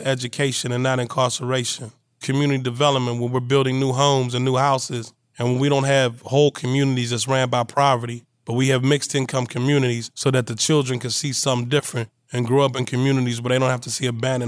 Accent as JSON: {"language": "English", "region": "Pennsylvania", "country": "United States", "tie": "born or raised there", "said": "I grew up on Collins Avenue. And at the time, we had three high-rise buildings, a lot of drugs, a lot of dope in my community. And so watching the whole East Liberty transform"}